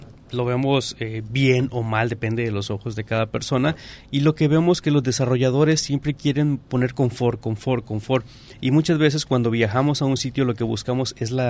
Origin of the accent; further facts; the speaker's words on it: Mexico; la Federación somos todos los mexicanos